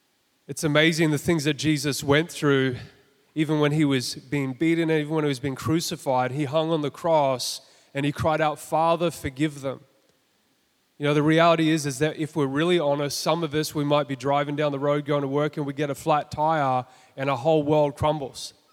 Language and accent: English; Gold Coast, Queensland, Australia; But I'm from the Gold Coast, technically.